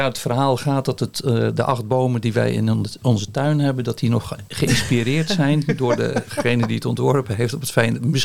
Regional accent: Middelharnis, South Holland, Netherlands; Ik kom uit Middelharnis, Sommelsdijk.

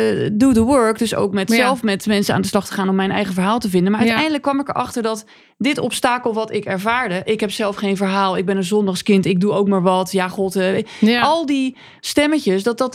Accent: Rotterdam, South Holland, Netherlands; Nou, uit Rotterdam natuurlijk.

